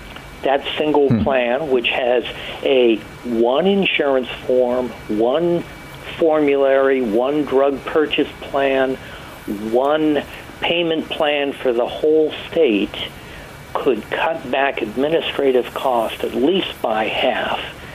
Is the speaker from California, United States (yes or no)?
no; Oregon, United States; Let's suppose my home state applies for this federal enabling legislation, accepts it. We try a single-payer plan in Oregon.